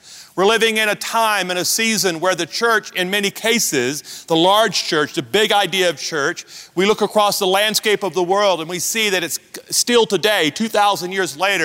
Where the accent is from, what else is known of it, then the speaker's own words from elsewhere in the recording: the South, United States; That speaks to my Southern background. You know, I'm from the South.